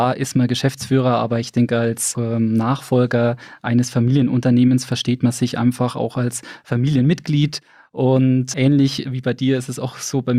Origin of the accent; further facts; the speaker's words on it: Bamberg, Bavaria, Germany; 44 Jahre alt, gebürtiger Bamberger und ausgebildeter Biersommelier.